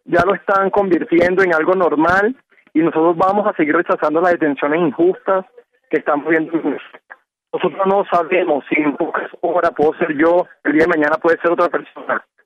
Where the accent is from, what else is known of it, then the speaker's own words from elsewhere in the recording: Venezuela; los jóvenes venezolanos